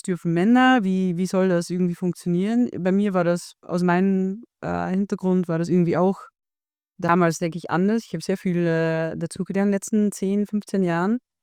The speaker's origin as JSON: {"language": "German", "country": "Austria", "said": "ich komme aus Österreich"}